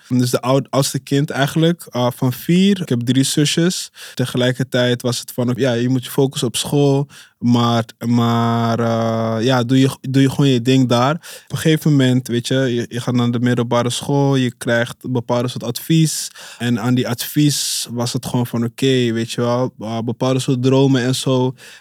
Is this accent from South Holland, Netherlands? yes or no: no; Amsterdam, North Holland, Netherlands; ik groeide op in Amsterdam-Oost bij de Dappermarkt, Muiderpoort.